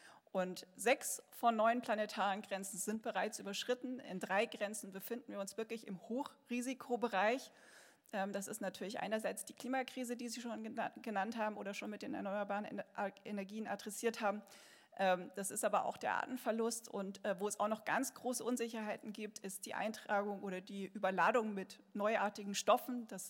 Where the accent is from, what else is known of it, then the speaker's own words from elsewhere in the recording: Dresden, Saxony, Germany; ich komme auch aus Dresden.